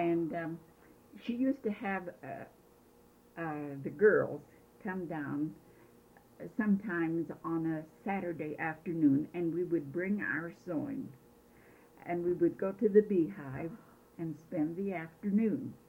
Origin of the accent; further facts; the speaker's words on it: Wanship, Utah, United States; born there; also born or lived in Park City; I was born in Wanship, Utah, and my mother's mother-in-law was the midwife when I was born, and I was born at home.